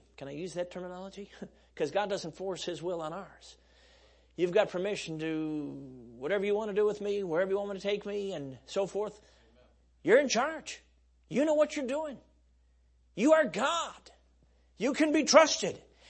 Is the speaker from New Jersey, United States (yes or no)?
no; Chicago, Illinois, United States; Now, I don't know anything about rowing a boat. I grew up in Chicago. I've not done this stuff.